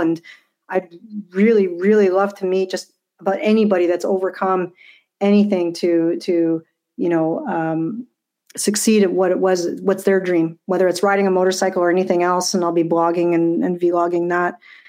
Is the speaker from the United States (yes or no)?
no; Montreal, Quebec, Canada; And being born and raised in Montreal, I don't know, especially now, maybe because we've been kind of locked up for so long, there's something calling me back to Quebec.